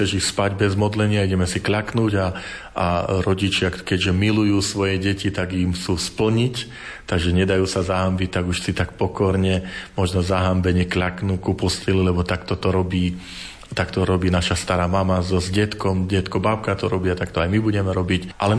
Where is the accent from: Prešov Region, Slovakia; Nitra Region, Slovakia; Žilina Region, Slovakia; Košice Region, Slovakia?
Žilina Region, Slovakia; Medvedzie; Ja som vyrástol na Medvedzi, len pár domov vyššie náš rodný dom stál pred maličkou kaplnkou